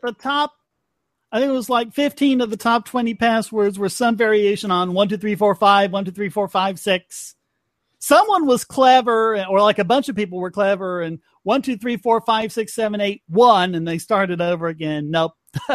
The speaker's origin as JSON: {"language": "English", "region": "North Carolina", "country": "United States", "tie": "born or raised there", "said": "several states, including my home state of North Carolina, sued Adobe over this breach"}